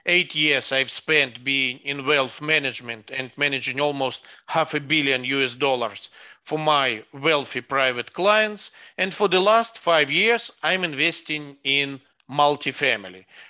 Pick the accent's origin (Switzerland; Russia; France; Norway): Russia; English is a second language; moved away as an adult; now in United States; Originally, I'm from Russia. I moved to the US 5.5 years ago